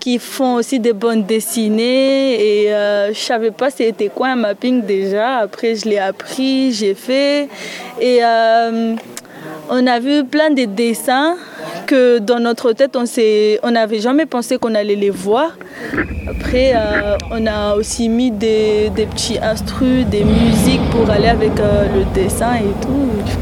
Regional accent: Mayotte; now in France; Je viens de Mayotte, mais là, je suis en France actuellement. J'ai 19 ans

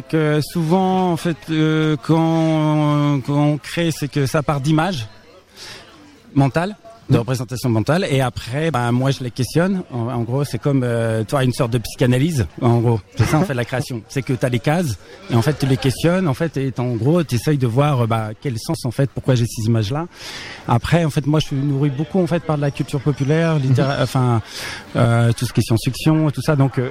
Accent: Brittany, France; le réveil a été compliqué parce que nous venons de Bretagne.

